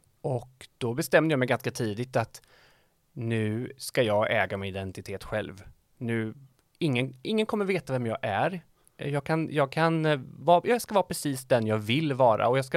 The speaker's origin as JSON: {"language": "Swedish", "town": "Dals-Ed", "region": "Västra Götaland County", "country": "Sweden", "tie": "born or raised there", "said": "Dals-Ed. Ligger kanske 20 minuter från norska gränsen."}